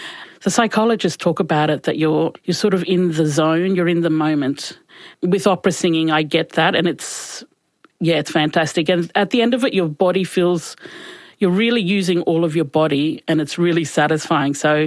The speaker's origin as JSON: {"language": "English", "town": "Cairns", "region": "Queensland", "country": "Australia", "tie": "born or raised there", "said": "I grew up in Cairns and I love Cairns, but at the end of high school, you just want to leave because you want to go somewhere bigger."}